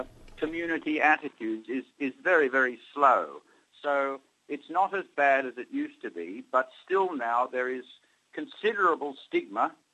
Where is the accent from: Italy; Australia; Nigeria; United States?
Australia; moved away as an adult; now in Nepal; Well, I'm an Aussie.